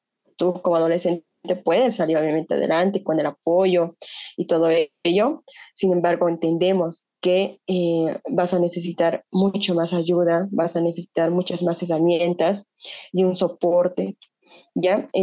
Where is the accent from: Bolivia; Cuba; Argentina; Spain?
Bolivia; afecta a una estructura que tenemos como bolivianos, que no nos deja progresar.